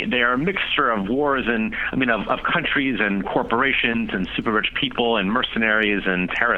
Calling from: Washington, District of Columbia, United States; Washington, D.C.

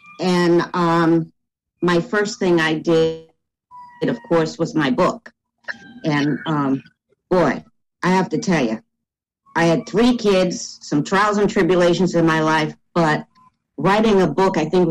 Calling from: Allentown, Pennsylvania, United States; I am zooming in from Allentown, Pennsylvania.

